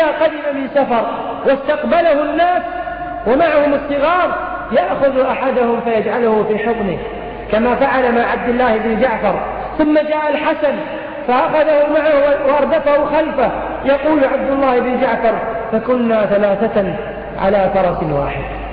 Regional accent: Kuwait; والعامة عندنا في الكويت يسمونها التمايل.

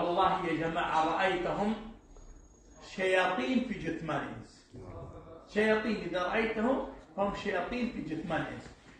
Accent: Saudi Arabia; عندنا في السعودية

